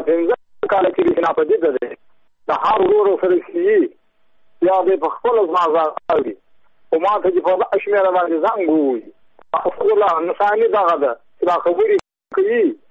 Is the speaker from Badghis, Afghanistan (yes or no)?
yes; Badghis, Afghanistan; زه په خپل د بادغیس ولایت یم د مکور د ولسوالۍ یم